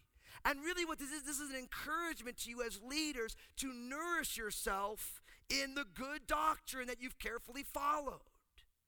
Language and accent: English; New Jersey, United States; now in Marin County, United States; And before I went out to plant a church in New Jersey, my home state